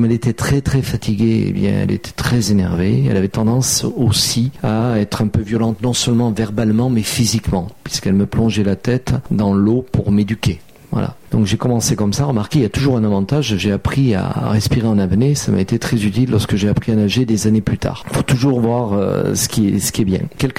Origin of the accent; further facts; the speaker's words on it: Nîmes, Occitanie, France; j'ai créé une entreprise à Nîmes d'abord, d'où je suis originaire, je suis né à Nîmes